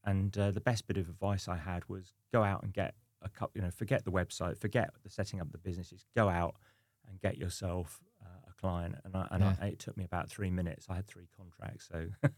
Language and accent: English; Cricklade, South West England, United Kingdom; also born or lived in Abingdon / London; now in Portsmouth, United Kingdom; So originally, I was born in Abingdon. And I grew up in a small village called Cricklade, which is near the source of the Thames. I went to university in London, Middlesex University. And then in about 10 years ago, I became a Portsmouth resident.